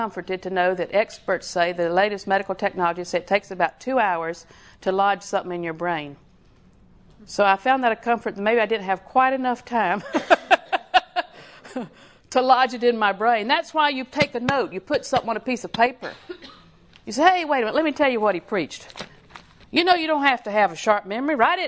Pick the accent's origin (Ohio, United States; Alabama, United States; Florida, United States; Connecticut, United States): Florida, United States; Winter Haven; I was born in Winter Haven Hospital, so you know I've been here all my life.